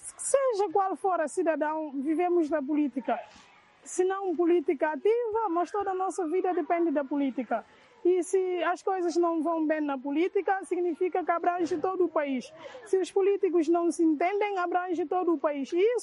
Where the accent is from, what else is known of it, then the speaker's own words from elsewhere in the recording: Guinea-Bissau; Temos uma coisa no bilhete que é guineense, Nós somos guineenses, somos todos iguais.